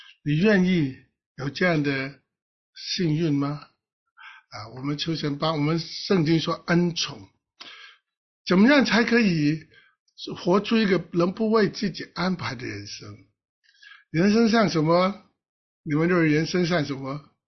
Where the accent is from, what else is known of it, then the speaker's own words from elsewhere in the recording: Hong Kong; 我们香港人常说无忧无虑，见一天过一天